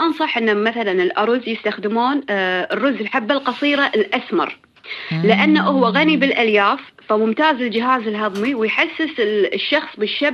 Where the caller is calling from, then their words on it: Kuwait City, Capital Governorate, Kuwait; لا الحين بالكويت. ما غنات عن الكويت الحبيبة.